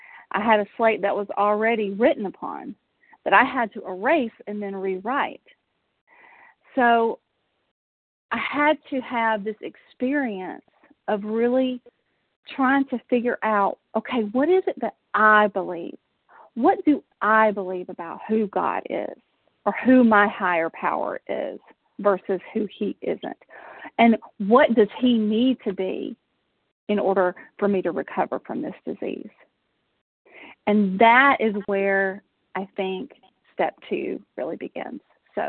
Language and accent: English; Georgia, United States; I mean, I grew up in South Georgia, was raised in a Southern Baptist church.